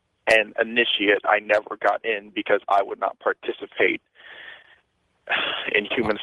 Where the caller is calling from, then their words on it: Georgia, United States; Currently, I'm calling from Georgia, but I'm heading south.